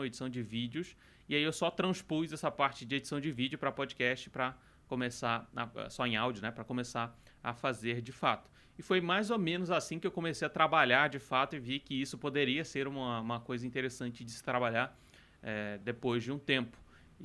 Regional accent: Rio de Janeiro, Brazil; sou do Rio de Janeiro

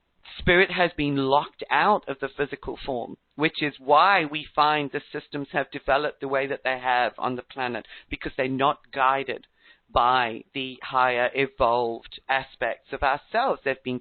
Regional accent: South Africa; also born or lived in England; I was born in England, grew up in South Africa, and I was told I had to return to England.

